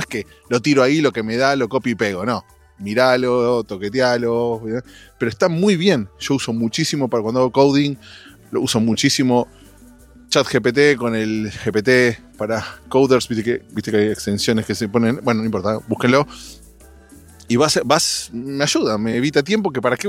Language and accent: Spanish; Argentina; El tono cuando nos imitan a los argentinos es como italiano.